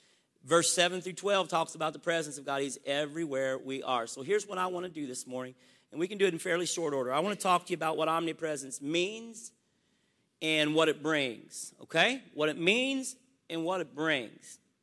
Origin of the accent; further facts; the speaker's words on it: Florida, United States; We're visiting from Florida.